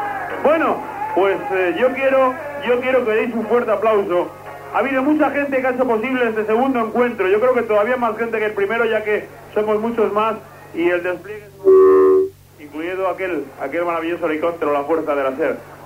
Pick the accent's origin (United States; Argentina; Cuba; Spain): Spain; Pamplona, Navarre; decías en mi pueblo, Pamplona, por supuesto, la cosa está a punto ya.